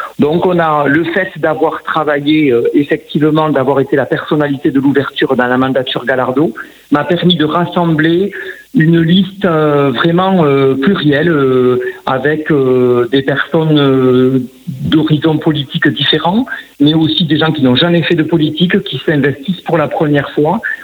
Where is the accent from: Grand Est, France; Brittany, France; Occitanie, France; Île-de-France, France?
Occitanie, France; Condom; Donc, je suis originaire de Condon. J'y ai passé toute mon enfance, toute ma scolarité. Et dès que mes études supérieures ont été terminées, j'y suis retourné. J'y habite aujourd'hui.